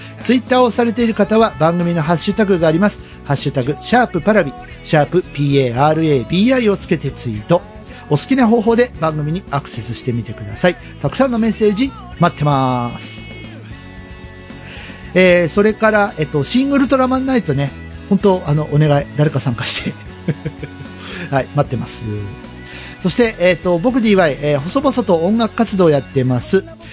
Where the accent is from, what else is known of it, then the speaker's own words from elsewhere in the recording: Oita, Japan; 私のふるさと大分県出身の選手でございます